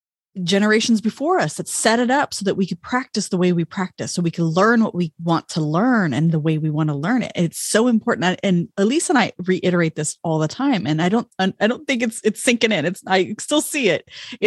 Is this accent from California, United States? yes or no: yes; West Covina, California, United States; is I grew up in Covina, California.